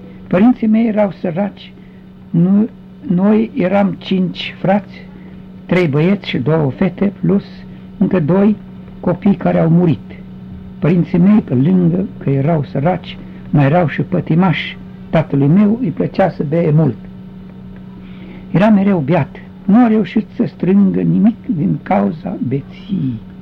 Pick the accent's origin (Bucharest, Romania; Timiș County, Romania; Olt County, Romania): Timiș County, Romania; Buzad; Satul meu, Buzad, cuvânt maghiar, care înseamnă grâu, făcea parte dintr-un lanț de 6 sate, formând comuna